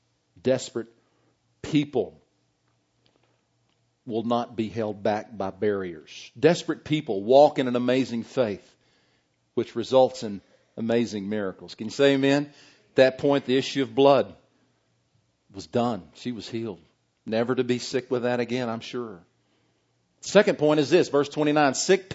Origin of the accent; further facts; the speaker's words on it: Slaton, Texas, United States; I grew up in Slayton, Texas. Can any good thing come out of Slayton, Texas?